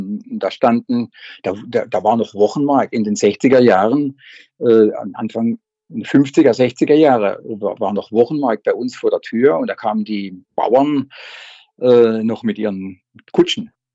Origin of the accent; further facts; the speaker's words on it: Rastatt, Baden-Württemberg, Germany; Ja, ich komme ja aus Rastatt und wir hatten eine Gastwirtschaft zu Hause